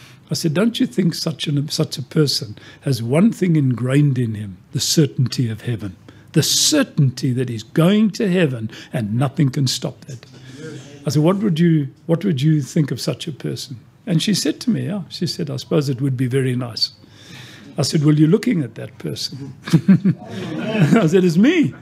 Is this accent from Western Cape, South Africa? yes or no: no; Benoni, Gauteng, South Africa; at a seminar I was at in Benoni, my hometown